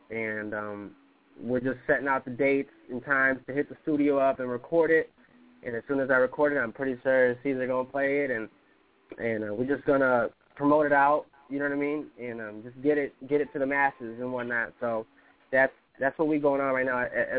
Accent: Puerto Rico; I'm from Puerto Rico, so everybody, like, that I, you know, was talking to back in the day was really hot in Puerto Rico

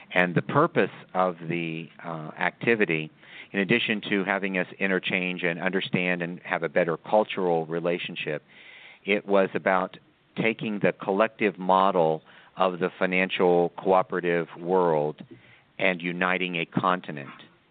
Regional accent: United States; When I explained that I was from the United States, this was my first trip to Kenya

